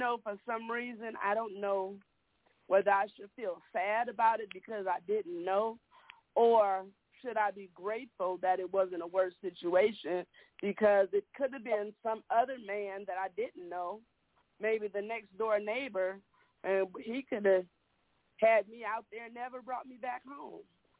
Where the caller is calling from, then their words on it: Victorville, California, United States; I am calling from Victorville, California.